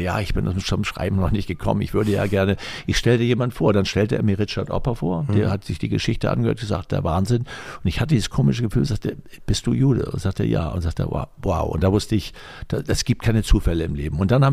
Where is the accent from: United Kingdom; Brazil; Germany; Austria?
Germany; Fehmarn, Schleswig-Holstein; first language Low German; German is a second language; ich bin auf Fehmarn aufgewachsen, Plattdeutsch war meine erste Sprache, man kannte sich auf Fehmarn, man kannte die ganzen Familien